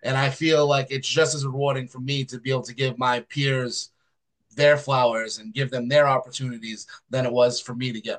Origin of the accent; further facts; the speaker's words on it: Massachusetts, United States; moved away as an adult; I am from Massachusetts originally. That is my home. That is where I was born and raised. I moved to the Midwest right before the pandemic. So now while I'm based in the Midwest, I am still East Coast homebody.